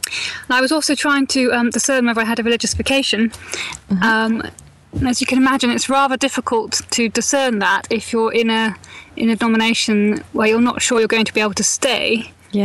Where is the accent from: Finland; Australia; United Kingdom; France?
United Kingdom; South West England; I'm from the southwest, Gloucestershire, mm-hmm. Which probably means nothing to you, but it's near the it's the part of the country, just sort of to the right hand side of Wales.